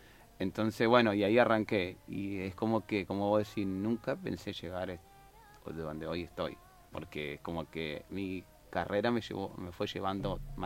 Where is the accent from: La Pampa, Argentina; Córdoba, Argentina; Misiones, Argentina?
Córdoba, Argentina; now in Paraná, Argentina; viste que el cordobés siempre tiene su gracia, pero también tiene sus mañas. Entonces trato de no decir que soy cordobés.